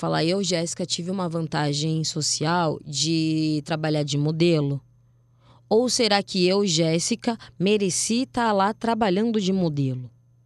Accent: Brazil; E outra, a gente é brasileiro. Negro ainda, então, é olho na cabeça, na nuca.

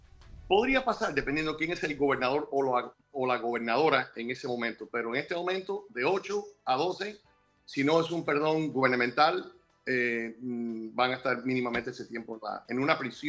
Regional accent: United States; En mi país, la segunda enmienda, somos muy a favor de las armas.

